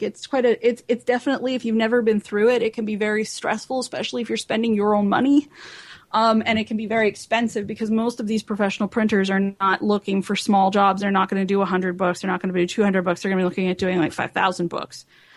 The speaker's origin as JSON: {"language": "English", "country": "Canada", "said": "because I'm Canadian and I can't use it."}